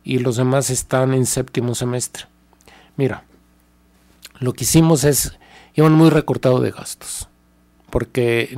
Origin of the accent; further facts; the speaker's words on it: Jalisco, Mexico; y de México nada más nosotros somos de Jalisco.